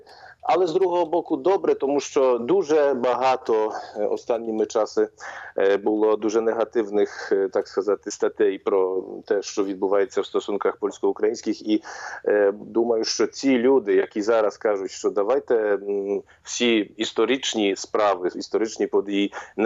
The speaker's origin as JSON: {"language": "Ukrainian", "country": "Poland", "second_language": "Ukrainian", "said": "Я, може, тут кажу трошки недипломатично і непатріотично, як поляк"}